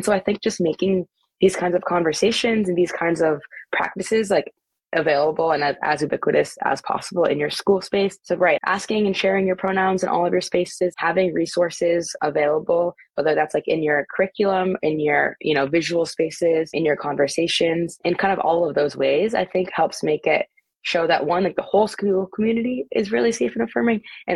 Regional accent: Massachusetts, United States; I grew up in Massachusetts, so it was a different public system but still nearby.

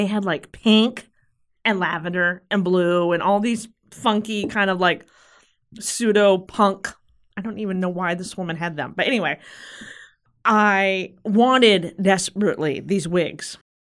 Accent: Stonington, United States; I was born and raised in Stonington. I was born in the early 70s, so you can get an idea of of how old I am.

